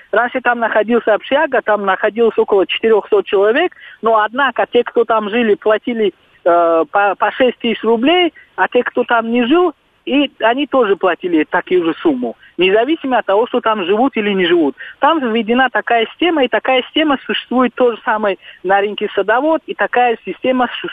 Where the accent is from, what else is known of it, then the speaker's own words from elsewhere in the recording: Tajikistan; я вот как гражданин Таджикистана, как таджик